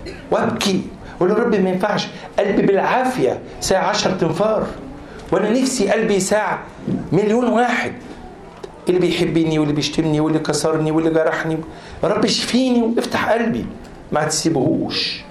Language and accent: Arabic; Egypt; وكون انا جاي من مصر لسه احنا ما بنفهمش اللغه الا بالحضن والبوس